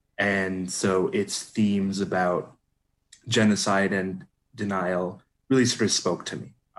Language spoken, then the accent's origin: English; United States; born there; I'm half Indian, half Canadian, but born in the US.